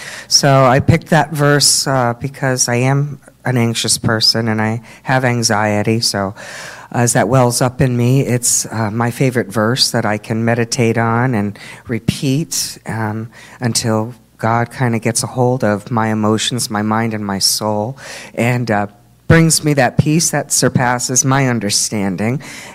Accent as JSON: {"language": "English", "region": "Connecticut", "country": "United States", "said": "I am 56 years old. I am from Connecticut."}